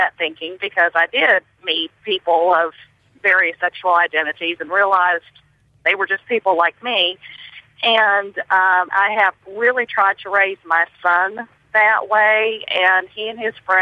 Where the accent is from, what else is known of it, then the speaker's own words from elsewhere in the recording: the South, United States; But I was raised in the South where this was just not ever talked about. I'm almost 50.